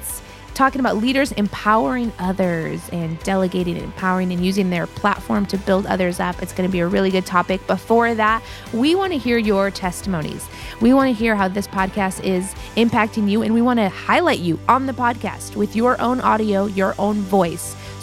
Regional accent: Indiana, United States; I am from Indiana.

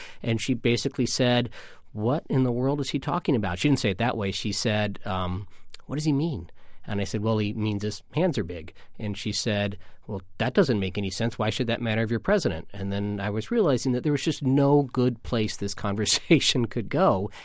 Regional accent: Midwest, United States; born or raised there

